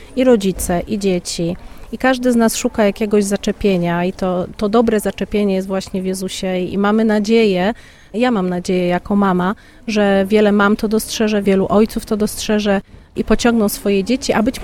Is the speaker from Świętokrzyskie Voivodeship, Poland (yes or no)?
yes; Chmielnik, Świętokrzyskie Voivodeship, Poland; Jesteśmy z Chmielnika, z parafii brata Alberta